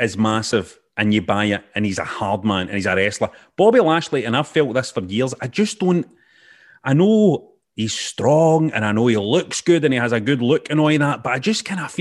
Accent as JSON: {"language": "English", "region": "Scotland", "country": "United Kingdom", "said": "And I'm not just saying this as a Scottish guy"}